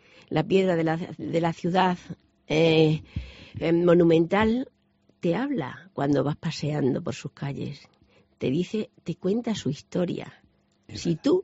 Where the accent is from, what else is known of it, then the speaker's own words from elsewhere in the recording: Cáceres, Extremadura, Spain; como no he nacido en otro sitio, pues tampoco puedo decir otra cosa, pero de verdad que yo amo a mi tierra, amo a este Cáceres